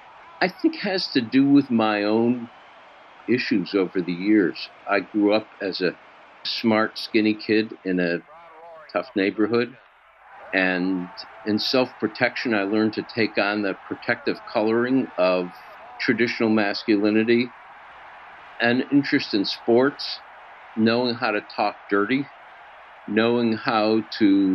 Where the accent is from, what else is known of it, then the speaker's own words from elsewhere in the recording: Schenectady, New York, United States; I grew up in Schenectady, New York, in the 1940s and 50s.